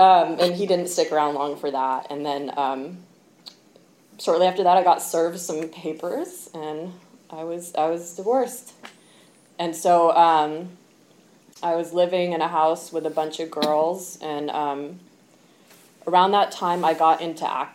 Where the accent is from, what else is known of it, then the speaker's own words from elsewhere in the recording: California, United States; born there; And then I ended up back in Oakland. I was born here in the Bay.